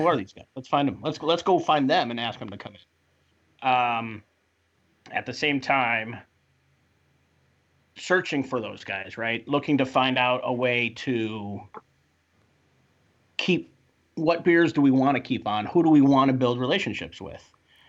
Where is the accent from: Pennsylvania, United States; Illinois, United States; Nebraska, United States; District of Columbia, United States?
Illinois, United States; Chicago; I'm from Chicago, but that was part of the restaurant group I was working for.